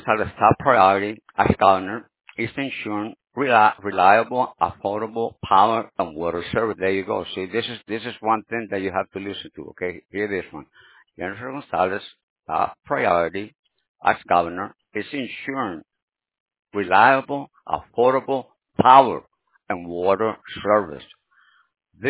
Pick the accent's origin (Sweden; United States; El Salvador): El Salvador; But I'm beginning to, like, at my age, I'm saying, I'm from El Salvador, and they have a great president.